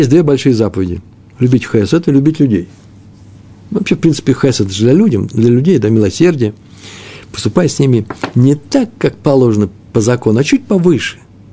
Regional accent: Moscow, Russia; Как в московском метро. Я москвич. Тяжело там было.

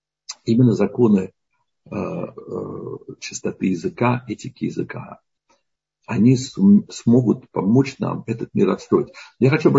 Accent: Moscow, Russia; born there; Я родился в Москве в очень-очень ассимилированной еврейской семье.

